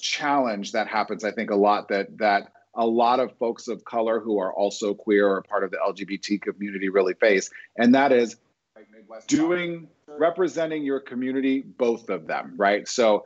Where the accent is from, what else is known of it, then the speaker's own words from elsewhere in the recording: Nebraska, United States; But something about my being biracial, growing up in Nebraska, having half of me understanding sort of like white culture, white Midwest Protestant culture, there is a lot of privilege to that.